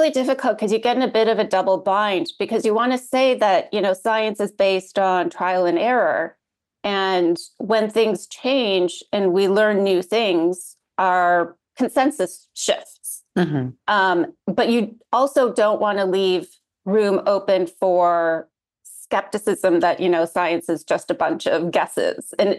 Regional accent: Canada; moved away; I'm Canadian, but I've been here since 2017.

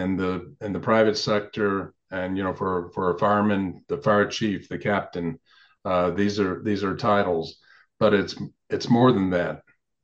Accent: the South, United States; I mentioned I come from the South. When I was a young boy, I called people older than me sir and ma'am, even if they weren't much older than me.

